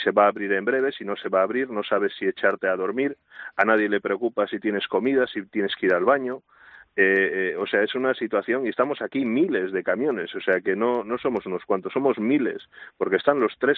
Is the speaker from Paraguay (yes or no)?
no; Durango, Basque Country, Spain; Yo soy de Durango, de Vizcaya.